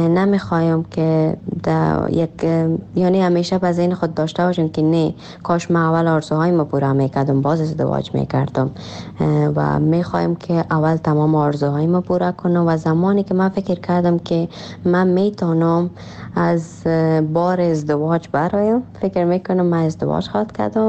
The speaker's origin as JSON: {"language": "Persian", "country": "Afghanistan", "tie": "born there", "said": "درست است در کشوری که ما تولد شدیم افغانستان است،"}